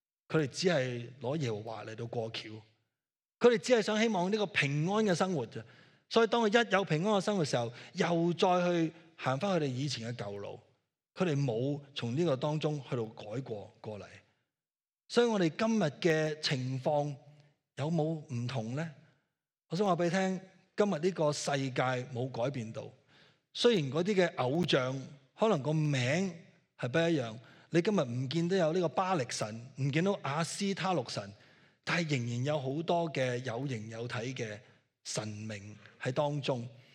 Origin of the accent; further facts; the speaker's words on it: Hong Kong; 特别喺香港，我哋香港人效率效益好重要嘅